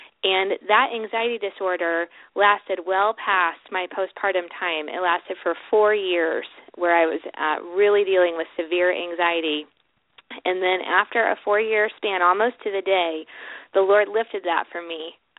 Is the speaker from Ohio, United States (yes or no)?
yes; Columbus, Ohio, United States; Well, I grew up in Columbus, Ohio, and have lived in and around Ohio my whole life, and now I'm back in Columbus.